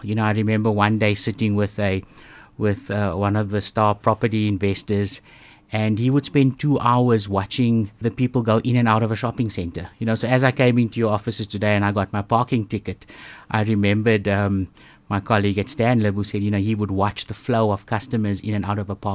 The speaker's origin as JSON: {"language": "English", "town": "East London", "region": "Eastern Cape", "country": "South Africa", "tie": "born or raised there", "said": "I grew up in East London of all places, so close to the coast, a very simple family."}